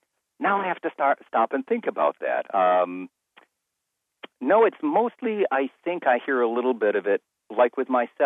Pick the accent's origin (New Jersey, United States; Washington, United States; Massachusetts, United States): Massachusetts, United States; New Bedford; But I'm a New Bedford, Massachusetts boy, 50 miles south of Boston.